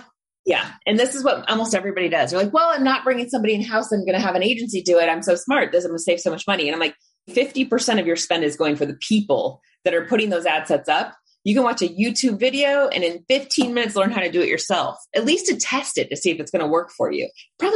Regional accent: Indiana, United States; I grew up in Indiana where we had burlap sacks on the farm

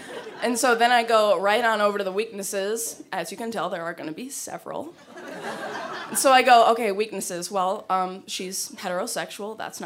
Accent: Midwest, United States; And I was like, I'm just from the Midwest.

